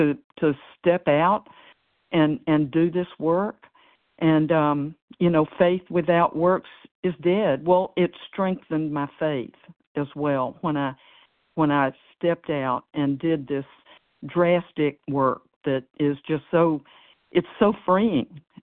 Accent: Tennessee, United States; I'm from Tennessee.

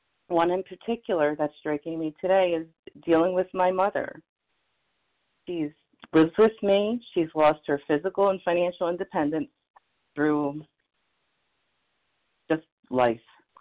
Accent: New Jersey, United States

